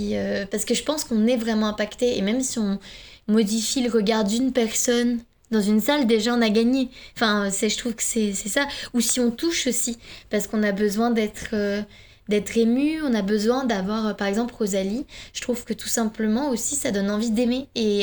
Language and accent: French; Finland; first language Finnish; French is a second language; finnois. ma langue maternelle, oui.